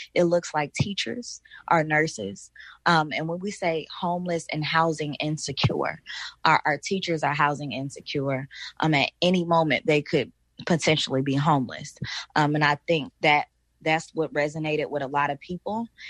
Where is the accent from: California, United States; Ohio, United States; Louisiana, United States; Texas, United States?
California, United States; Oakland; Oh, my entire family has been displaced from Oakland. We moved here in 1940s from Mississippi, like a lot of other Black folks did, escaping like fear of being lynched or things like that.